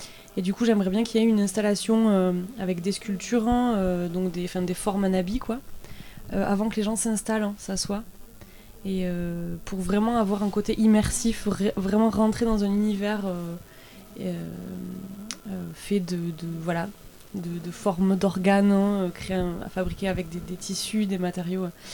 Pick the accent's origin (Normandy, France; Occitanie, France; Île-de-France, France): Occitanie, France; Carcassonne; je suis originaire de Carcassonne, hein, mais j'habite en Bretagne, dans le Finistère.